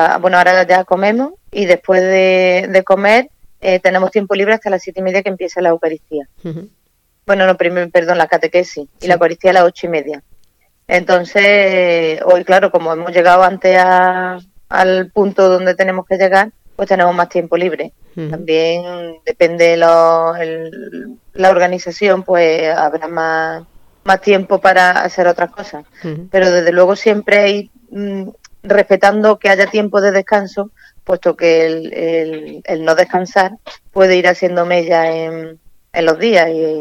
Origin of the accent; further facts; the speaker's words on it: Montilla, Andalusia, Spain; los grupos no son cerrados de los que venimos de Montilla, los que vienen de otros sitios